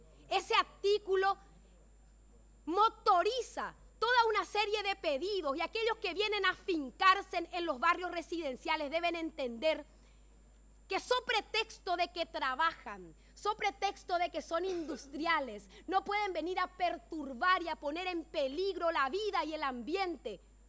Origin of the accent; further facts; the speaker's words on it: Villa Elisa, Entre Ríos, Argentina; soy oriunda de Villa Elisa. Villa Elisa es una colonia sueca en donde los primeros inmigrantes eran personas que vinieron a afincarse en ese lugar que se denominó Colonia Elisa.